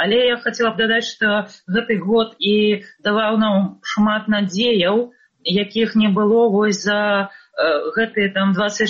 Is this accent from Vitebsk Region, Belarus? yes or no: yes; Vitebsk, Vitebsk Region, Belarus; now in Vilnius, Lithuania; Я приехала из Витебска